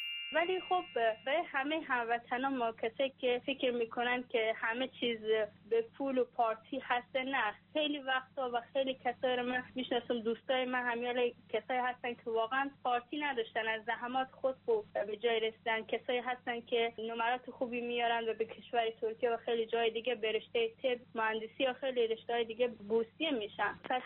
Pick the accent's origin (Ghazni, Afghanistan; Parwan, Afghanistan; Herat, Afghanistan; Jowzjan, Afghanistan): Herat, Afghanistan; also born or lived in Daykundi; now in Iran; از ولایت دایکنده سالتم و در هرات هم بزرگ شدم.